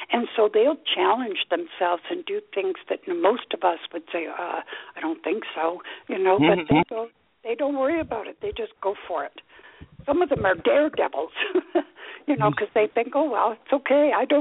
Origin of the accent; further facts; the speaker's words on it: Canada; And I'm Canadian, so I don't, I can't vote